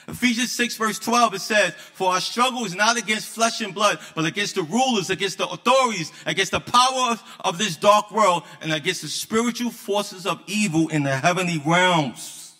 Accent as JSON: {"language": "English", "town": "Brooklyn", "region": "New York", "country": "United States", "tie": "born or raised there", "said": "I start thinking about the violence that I experienced growing up in Brooklyn, growing up in the inner city."}